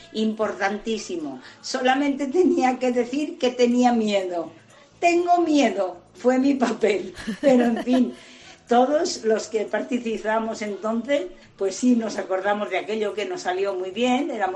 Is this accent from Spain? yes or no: yes; Algar de Palancia, Valencian Community, Spain; Yo salí una vez a un nacimiento que se hizo en mi pueblo, que es Algar del Palancia.